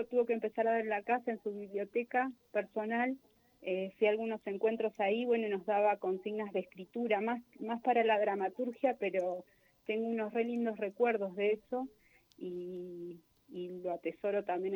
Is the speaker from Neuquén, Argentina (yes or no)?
yes; Zapala, Neuquén, Argentina; now in Neuquén, Argentina; yo soy una piba de Zapala. Nací en 1977. Cursé, bueno, viví ahí hasta el 2019. Me fui a estudiar a La Plata. Luego volví a la provincia en 2006. Y bueno, y resido desde ese momento en Neuquén.